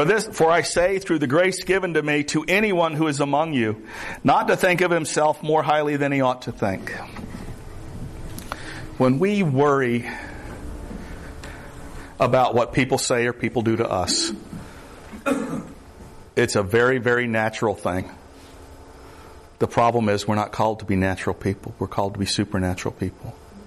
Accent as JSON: {"language": "English", "region": "Florida", "country": "United States", "tie": "born or raised there", "said": "I'm from the South. Y'all might have picked that up. I don't have a lot of social graces. I did grow up in the Everglades."}